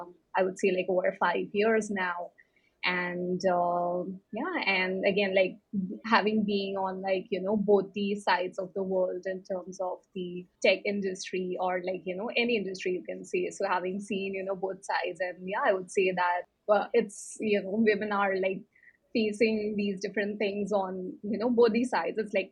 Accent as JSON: {"language": "English", "country": "India", "moved": "as an adult", "lives_now": "United States", "said": "And so that was when, I moved to the US from India in terms of, you know, navigating the tech industry, you know, in an entirely new country."}